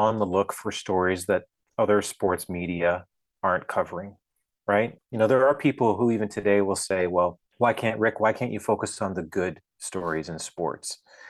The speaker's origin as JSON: {"language": "English", "region": "Ontario", "country": "Canada", "tie": "born or raised there", "said": "So I'm from Southern Ontario and grew up kind of splitting time between a family dairy farm and the suburbs of Toronto."}